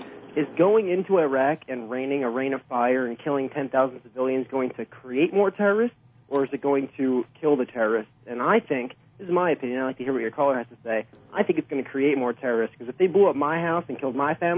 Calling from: New Jersey, United States; from New Jersey.

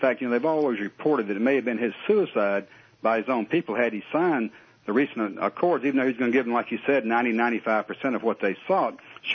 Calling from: Atlanta, Georgia, United States; Hey, Mark … in Atlanta.

